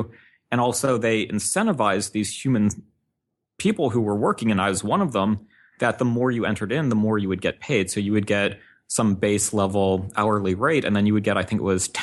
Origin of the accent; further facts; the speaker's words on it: St. Louis, Missouri, United States; I grew up in St. Louis, which isn't really the hub of technology, but there's a few things in St. Louis